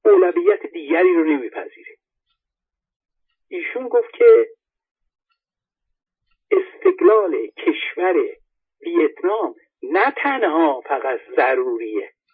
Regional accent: Iran; ولی ما چون ایرانی هستیم باید تاکید رو بذاریم روی ایران

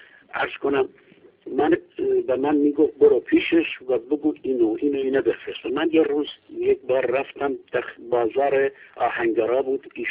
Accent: Iran; accent: Kurdish; first language Kurdish; Persian is a second language; خب من لهجه دارم در این زبان فارسی.

